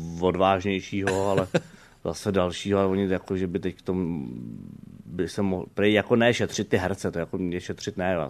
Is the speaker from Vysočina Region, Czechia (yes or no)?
yes; Humpolec, Vysočina Region, Czechia; born there; now in Prague, Czech Republic; No tak já jsem se narodil v Humpolci